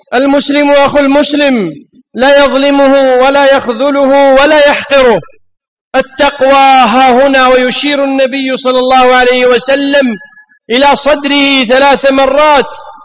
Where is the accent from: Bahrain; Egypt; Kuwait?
Kuwait; born there; بلدنا الكويت أمانة في أعناقنا. نعم، إن الكويت أمانة في أعناقنا، كيف لا، ونحن ولدنا عليها ونأكل من خيراتها ونعيش فوق أرضها